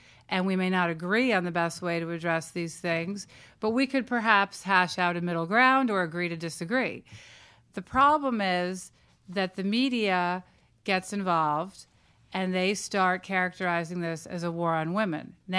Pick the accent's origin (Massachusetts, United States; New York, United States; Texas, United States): Massachusetts, United States; So we have the Democratic National Convention, and Governor Deval Patrick, governor of my home state, gets up and says